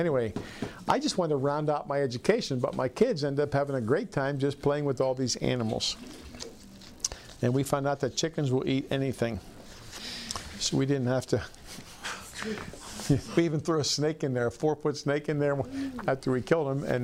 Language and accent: English; Pittsburgh, Pennsylvania, United States; But we were city dwellers. I grew up in Pittsburgh. I didn't even know where milk came from until my wife had a baby.